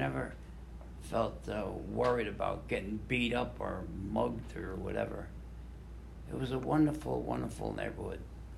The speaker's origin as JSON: {"language": "English", "town": "Manhattan", "region": "New York", "country": "United States", "tie": "born or raised there", "said": "But I feel like I was really lucky to grow up in Manhattan."}